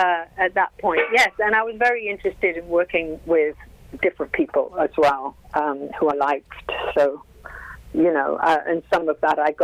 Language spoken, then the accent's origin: English; Newcastle, North East England, United Kingdom; now in United States; I'm from basically Newcastle in the north of England.